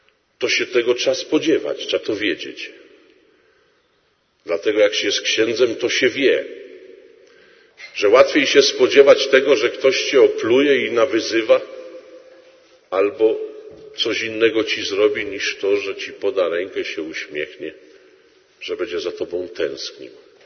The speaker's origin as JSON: {"language": "Polish", "town": "Świdnica", "region": "Lower Silesian Voivodeship", "country": "Poland", "said": "ze Świdnicy"}